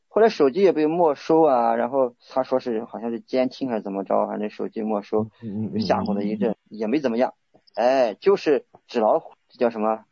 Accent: China; 我们中国人那种无缘无故的那种，就自己觉得中国人就是跟外国人有一个距离或者是不一样

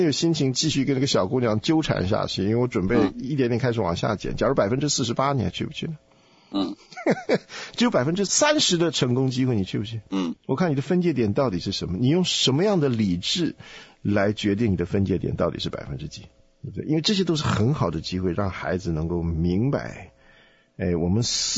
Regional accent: China; 因为我们从中国来嘛，对中东的地方的文化历史不是这么熟悉，

